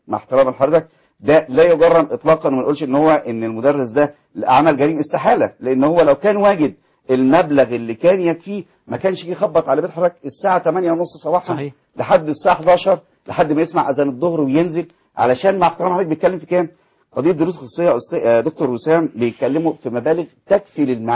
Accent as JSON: {"language": "Arabic", "country": "Egypt", "said": "واحنا كمصريين ناس افاضل"}